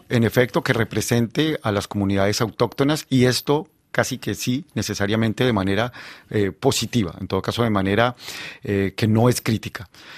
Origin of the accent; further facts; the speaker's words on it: Bogotá, Colombia; yo crecí en Bogotá. No en Medellín, de hecho creo que no conozco Medellín, tal vez estuve una vez como de paso.